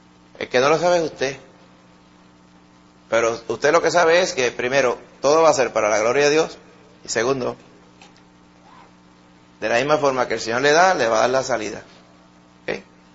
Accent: Puerto Rico; Porque somos puertorriqueños. El puertorriqueño quiere, le gusta que vaya un médico

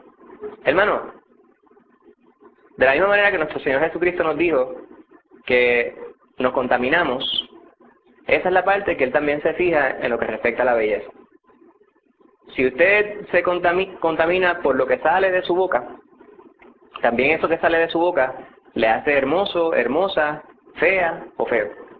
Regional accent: Puerto Rico; convertirse en hombre hecho y derecho, como decimos un puertorriqueño, temeroso de Dios

